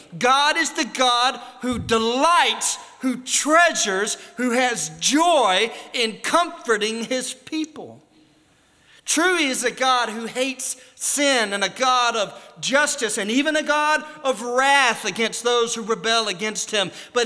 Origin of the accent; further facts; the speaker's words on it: United States; So as an American, I really love verses 3 and 4